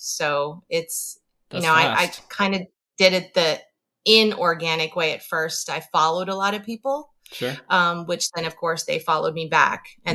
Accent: Wisconsin, United States; So from a very young age, I grew up in Wisconsin.

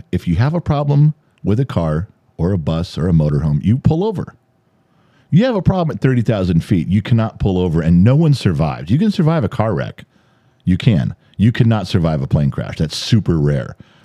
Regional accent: United States; I don't. I'm American.

